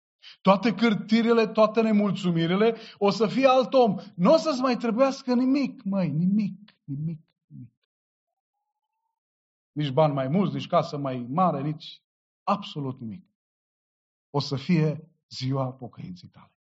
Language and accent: Romanian; Orșova, Mehedinți County, Romania; born there; M-au dus la spital, la Orșova, unde eu m-am născut în Orșova.